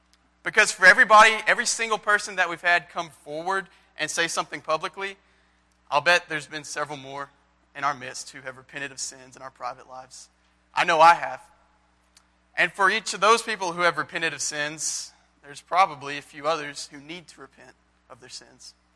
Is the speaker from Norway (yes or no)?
no; Prattville, Alabama, United States; I grew up in Prattville, I spent a summer in Kentucky, I spent a few weeks in the Philippines